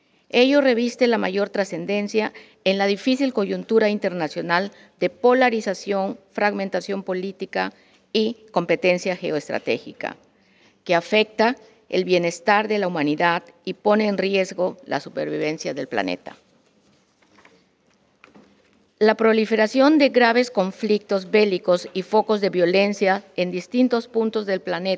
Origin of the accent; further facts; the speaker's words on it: Peru; uno de los propósitos fundamentales de la política exterior del Perú, que venimos impulsando en mi país